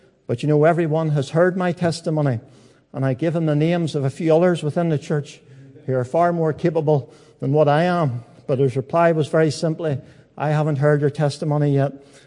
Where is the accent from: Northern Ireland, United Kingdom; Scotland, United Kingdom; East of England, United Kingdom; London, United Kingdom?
Northern Ireland, United Kingdom; Newtownards; born there; I was born in Newton Ards and was the youngest of three. I had two older sisters and lived on a farm.